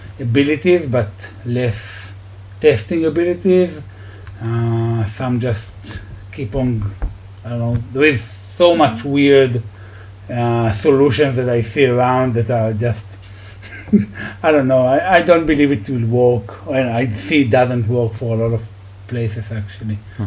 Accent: Israel; One love. I'm from Israel.

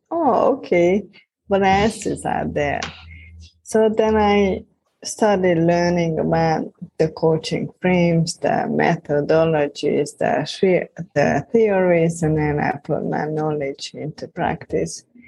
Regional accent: Hungary; now in London, United Kingdom; I am from Hungary originally, and I trained as a gymnast

